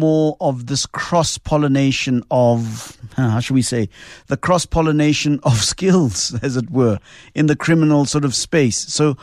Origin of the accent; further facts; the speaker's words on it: Mamelodi, Gauteng, South Africa; I come from Mamelodi